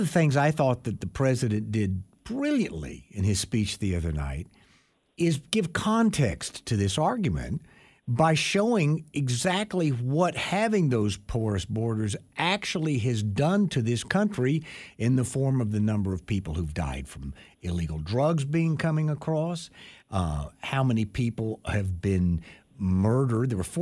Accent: Edinburgh, Scotland, United Kingdom; born there; I was born in Edinburgh.

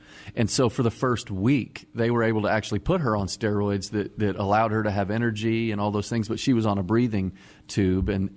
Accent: Dallas, Texas, United States; Oh, man, we grew up in Dallas.

